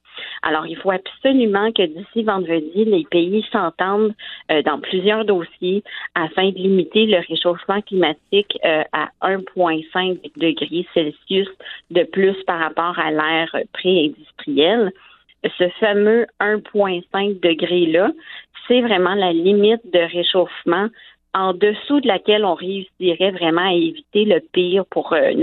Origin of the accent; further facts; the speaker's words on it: Canada; les nouvelles exploitations d'énergie fossile chez nous, au Canada.